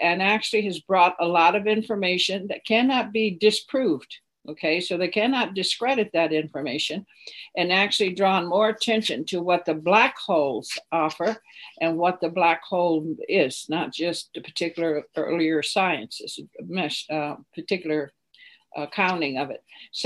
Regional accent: Arizona, United States; And one of them here in my home state, in fact, of Arizona.

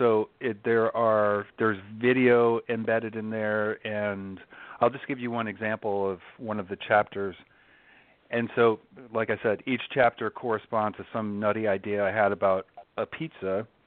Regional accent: New York City, New York, United States; now in Atlanta, United States; and I'm originally from New York City. In fact, I'm a native New Yorker and relocated to Atlanta because just needed a break.

